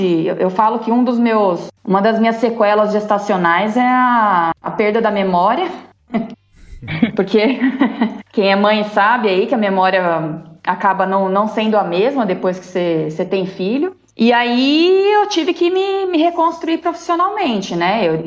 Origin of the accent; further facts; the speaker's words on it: São Paulo, Brazil; also born or lived in Bebedouro; Eu nasci em Bebedouro, no interior de São Paulo também. Por conta de mudança profissional do meu pai, a gente se mudou para São Paulo, eu era bem pequenininha e fui fazendo tudo lá, me formei lá na FMU.